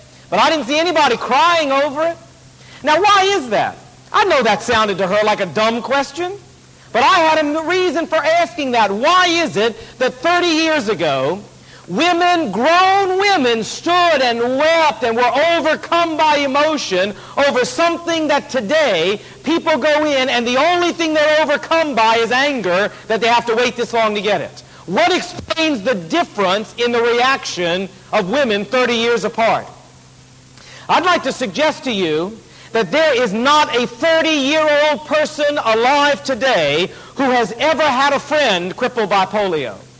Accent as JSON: {"language": "English", "town": "Portsmouth", "region": "Virginia", "country": "United States", "tie": "born or raised there", "said": "standing in this long line outside of an elementary school where I grew up in Virginia, down in Portsmouth."}